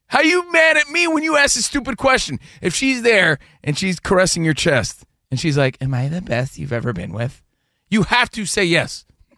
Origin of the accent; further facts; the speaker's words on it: Union, New Jersey, United States; now in Los Angeles, United States; Yeah, 5 to 7 on the East Coast. That's where we're from. I'm from Union, New Jersey.